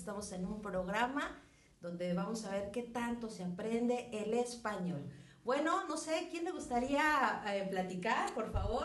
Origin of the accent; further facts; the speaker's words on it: Mexico; soy de México y vivo en la playa. Vivo en Huatulco, que es una playa muy bonita.